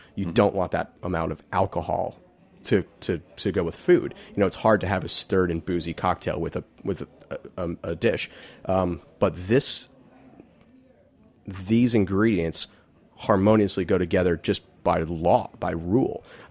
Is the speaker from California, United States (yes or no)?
no; Manhattan, New York, United States; I'm from Manhattan, so I don't really get out here so much and see what's hopping.